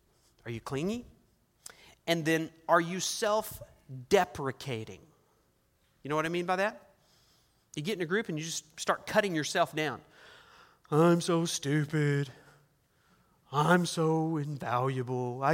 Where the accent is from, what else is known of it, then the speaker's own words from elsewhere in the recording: Oklahoma, United States; I'm from Oklahoma. We have animals, wild animals, varmints, that would show up and take things.